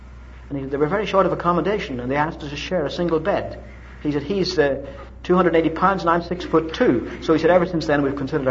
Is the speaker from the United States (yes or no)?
no; Ireland; I said, "No, I'm from Ireland." He said, "I knew you're a foreigner as soon as you opened your mouth."